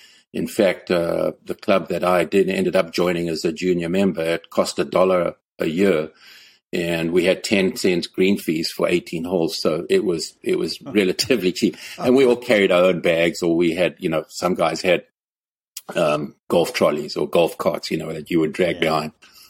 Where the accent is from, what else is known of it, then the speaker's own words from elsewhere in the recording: Zimbabwe; also born or lived in South Africa; now in United States; growing up in Zimbabwe was a very simple life. I guess you could sort of compare it to a small Midwestern town here in the U.S.